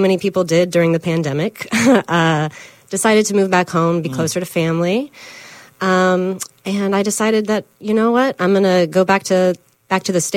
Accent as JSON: {"language": "English", "town": "Bartow", "region": "Florida", "country": "United States", "said": "Well, I'm originally from Polk County, Bartow."}